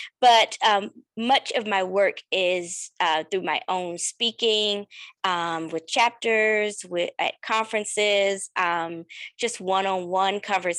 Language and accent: English; South Carolina, United States; since a young girl growing up in South Carolina, and like always needing to have things in place and in order.